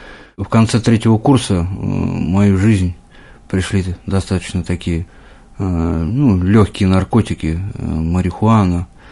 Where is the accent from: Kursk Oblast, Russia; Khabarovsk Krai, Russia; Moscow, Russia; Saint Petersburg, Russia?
Saint Petersburg, Russia; Я родился в Санкт-Петербурге, вот, в достаточно нормальной семье.